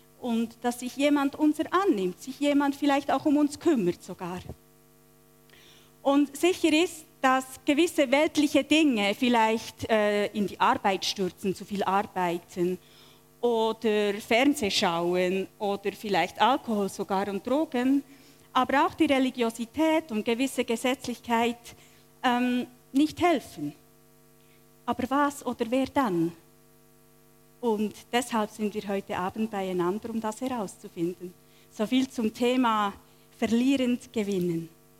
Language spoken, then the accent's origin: German; Switzerland; now in Germany; Wie gesagt, ich werde 46. Es ist nicht zu überhören, dass ich nicht aus Deutschland komme. Ich bin Schweizerin und ich bin seit Januar 15 lebe ich in Deutschland